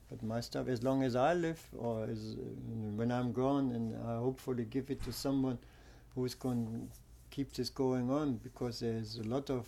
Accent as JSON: {"language": "English", "town": "Göttingen", "region": "Lower Saxony", "country": "Germany", "tie": "born or raised there", "second_language": "English", "lives_now": "Berlin, Germany", "said": "I'm living now in Berlin also, you know. I'm still in Göttingen, that's my hometown."}